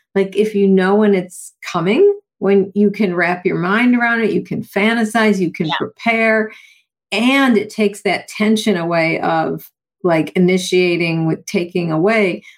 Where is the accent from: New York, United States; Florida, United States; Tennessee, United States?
New York, United States; Buffalo; I grew up in Buffalo, New York with the snow. And I use the metaphor of like when I would go to high school, I had to scrape the ice.